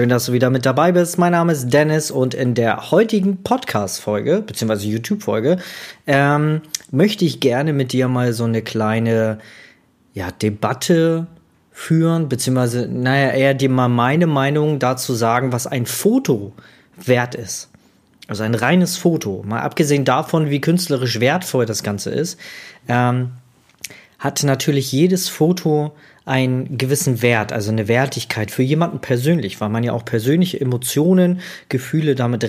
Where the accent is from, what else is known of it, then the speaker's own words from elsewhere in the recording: Magdeburg, Saxony-Anhalt, Germany; born there; aber ich wurde in Magdeburg geboren und das war damals noch in der DDR, ne? Also der östliche Teil von Deutschland